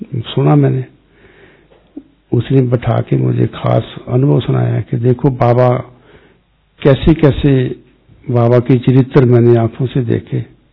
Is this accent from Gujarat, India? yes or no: no; Punjab, India; moved away; उस समय मैं पंजाब से इधर आया था वैरावल जूनागढ़ की तरफ।